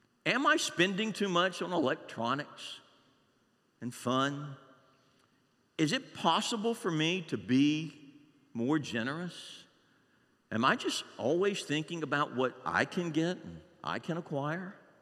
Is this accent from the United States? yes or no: no; Uganda; I grew up in Uganda and I was a part of one of the churches there that y'all helped make happen.